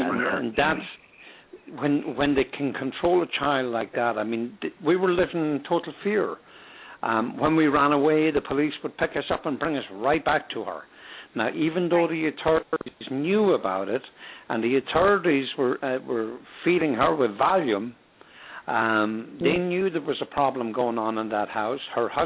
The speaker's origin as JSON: {"language": "English", "country": "Ireland", "said": "As an Irish Catholic, both myself and Patrick"}